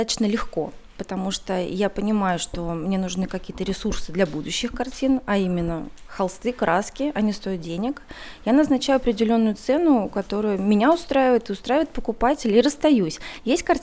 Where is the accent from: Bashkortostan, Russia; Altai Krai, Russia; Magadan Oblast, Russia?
Magadan Oblast, Russia; also born or lived in Tver; Я родилась в Твери. Начнем с этого, что я здесь родилась, в 4-м роддоме. И в месяц меня родители привезли в Магаданскую область.